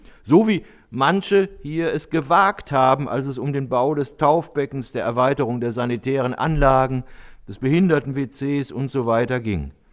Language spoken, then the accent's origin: German; Cologne, North Rhine-Westphalia, Germany; Ich bin Kölner. Ich bin da zwar nicht geboren, aber ich bin da aufgewachsen.